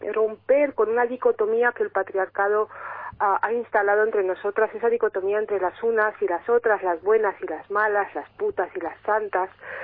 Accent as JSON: {"language": "Spanish", "country": "Romania", "lives_now": "Basque Country, Spain", "said": "voy a cumplir 40 años y bueno, me siento muy bien acogida y siento como hogar el País Vasco, ¿no?, que es donde vivo ahora mismo, pero soy de origen rumano."}